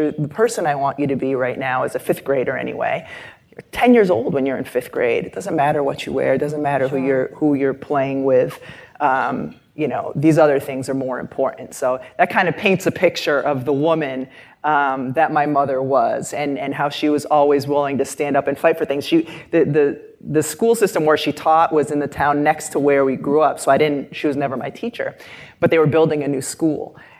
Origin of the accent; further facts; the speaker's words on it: Massachusetts, United States; I'm from Massachusetts, the western part of the state.